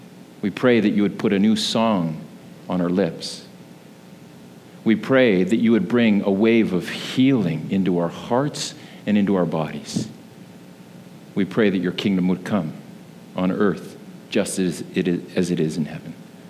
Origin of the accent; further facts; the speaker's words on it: Kelowna, British Columbia, Canada; I mean, I know we're from Kelowna